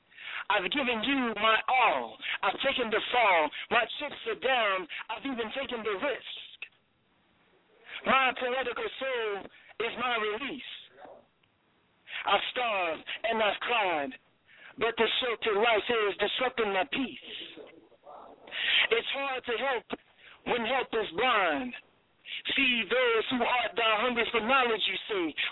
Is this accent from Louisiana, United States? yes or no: yes; New Orleans, Louisiana, United States; now in Seattle, United States; Being born and raised in the Jazz City, New Orleans, so I thought I would you know, let my roots come out